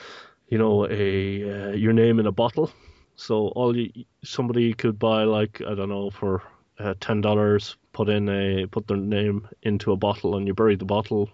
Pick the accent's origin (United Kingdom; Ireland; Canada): Ireland; moved away; I come from Ireland originally